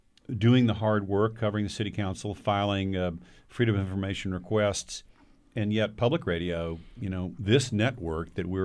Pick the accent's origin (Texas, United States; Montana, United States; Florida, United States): Texas, United States; Dallas; I grew up in Dallas. We had the Dallas Times-Herald, Dallas Morning News, great newspaper war.